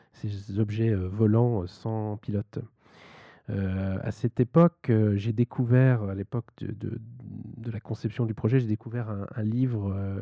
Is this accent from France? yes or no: yes; Grand Est, France; J'ai grandi dans les Vosges, où j'ai commencé le piano.